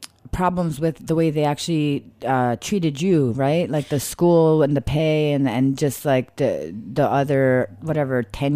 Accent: Italy; I was raised in Italy

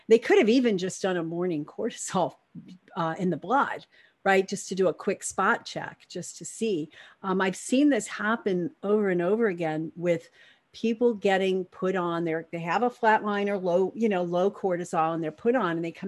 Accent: New York, United States; I'm a Italian from New York. So when things get to me, I express it.

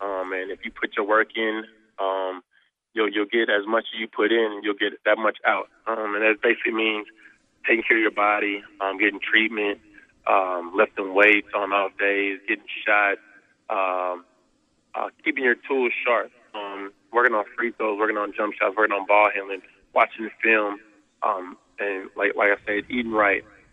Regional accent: Fayetteville, Arkansas, United States; So, as you know, I grew up in Fayetteville.

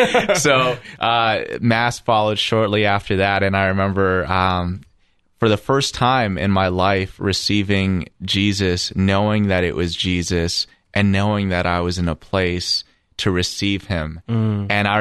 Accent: Toronto, Ontario, Canada; I grew up in Toronto, Ontario. I was baptized Catholic, but I grew up in a pretty nominally Catholic household.

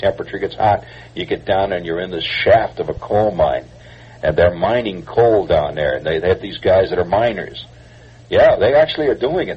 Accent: Chicago, Illinois, United States; I go there, you know, I'm from Chicago, you know, and that museum was really great.

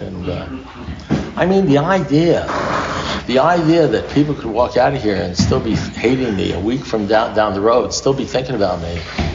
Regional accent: New York, United States; I'm from New York, we're pretty cool, you know, we don't want to get involved in the God thing.

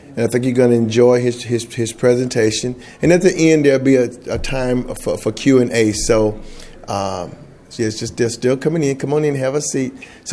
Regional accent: Alabama, United States; I'm sorry for not introducing myself. And I'm from Alabama.

